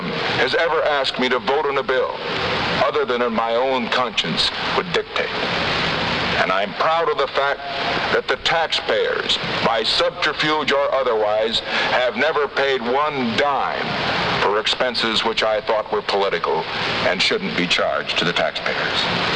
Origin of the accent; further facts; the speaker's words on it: California, United States; The only way that I could do that was to accept the aid which people in my home state of California who contributed to my campaign